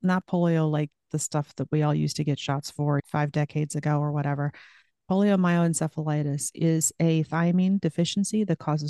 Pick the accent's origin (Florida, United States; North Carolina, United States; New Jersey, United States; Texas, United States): New Jersey, United States; Now, I came from New Jersey, where we used to get to 90 degrees and 90% humidity, and that was just too brutal. But here in the Midwest, it's a little bit more temperate